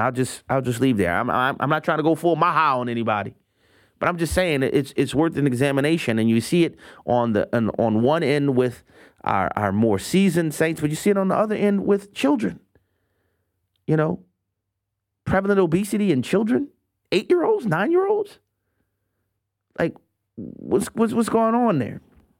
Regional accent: Louisiana, United States; Phil Robertson, the founder of Duck Dynasty from my home state in Louisiana, passed away in May of 2025 at 79 years old.

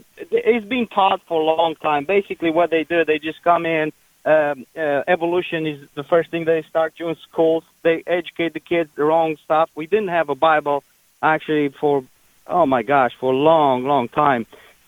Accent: Romania; English is a second language; now in Arkansas, United States; I grew up in Romania.

